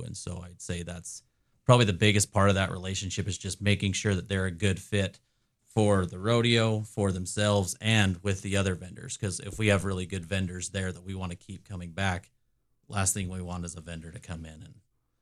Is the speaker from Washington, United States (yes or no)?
no; Logan, Utah, United States; also born or lived in Preston, Idaho; You know, I'm not. I grew up in Logan, Utah for the most part of my life, in Preston, Idaho. That's where I kind of hail from.